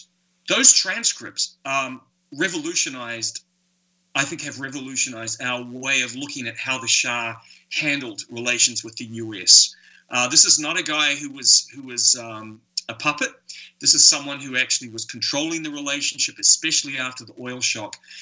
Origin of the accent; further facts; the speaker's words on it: New Zealand; I grew up in New Zealand.